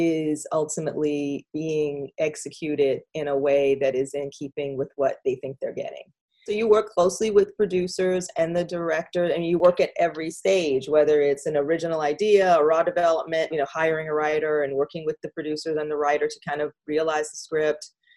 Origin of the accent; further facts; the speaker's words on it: Atlanta, Georgia, United States; Well, yeah, I grew up in Atlanta, Georgia. Didn't know anybody who worked in the film business.